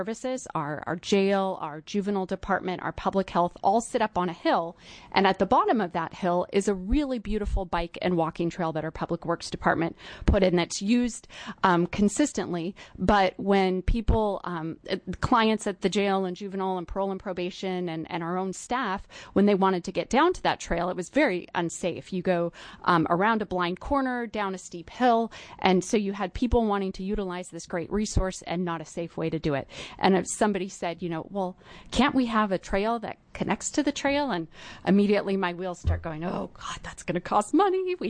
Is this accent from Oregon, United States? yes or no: yes; Oregon, United States; You know, I'm from Klamath County, so I really, really like Southern Oregon wines.